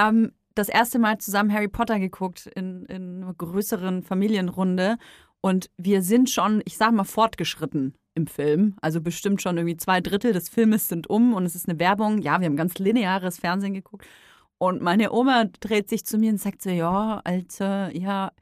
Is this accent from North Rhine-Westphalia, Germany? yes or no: no; Bavaria, Germany